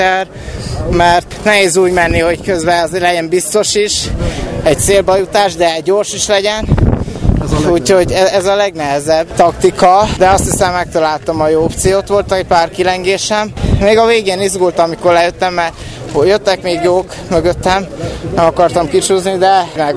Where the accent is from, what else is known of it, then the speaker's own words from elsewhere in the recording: Borsod-Abaúj-Zemplén, Hungary; hogy én most magyar vagyok, és nem sí nemzet, teljesítető. Semmi sem lehetetlen, azt mondom. Borsodból jöttem